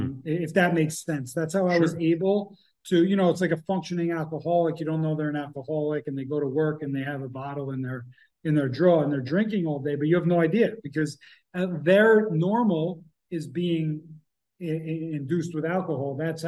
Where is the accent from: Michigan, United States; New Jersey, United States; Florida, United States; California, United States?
New Jersey, United States; I'm from Jersey. We don't talk like that.